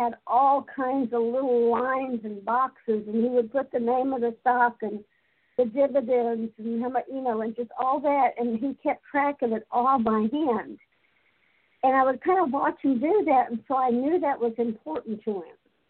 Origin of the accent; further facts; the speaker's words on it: Orlando, Florida, United States; my first job opportunity, since I was from the Orlando area, was Walt Disney World opened up in October 71.